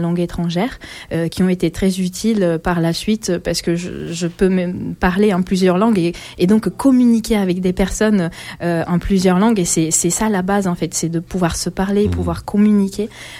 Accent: Italy; French is a second language; moved away as an adult; now in France; je suis italienne et j'ai grandi en Italie jusqu'à mes 30 ans. Et donc, j'ai fêté mon anniversaire en novembre 2024, mes 10 ans en France.

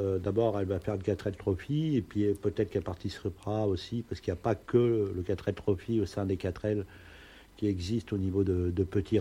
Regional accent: Grenoble, Auvergne-Rhône-Alpes, France; est deux, vieux, deux anciennes Grenoble tous les deux.

